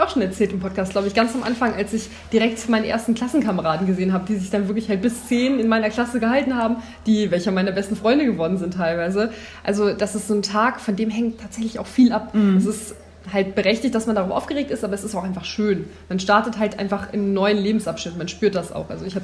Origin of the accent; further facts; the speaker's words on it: Vechelde, Lower Saxony, Germany; Ich war ja auch weit weg von zu Hause. Ich bin ja von Vechelde nach Peine gekommen und das war eine große Überwindung für mich damals als Fünftklässlerin.